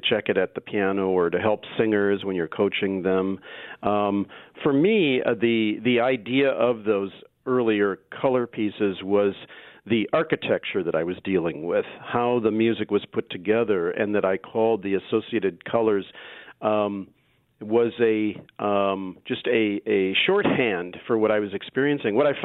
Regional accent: Wisconsin, United States; My dad always spoke as we were growing up in Wisconsin that beware of those people on the West Coast and the East Coast.

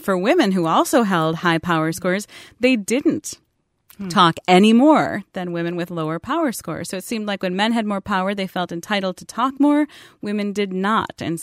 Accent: Wisconsin, United States; My father was from Mexico, but I grew up in Wisconsin with my mom, who was, you know, of German heritage, and my grandparents.

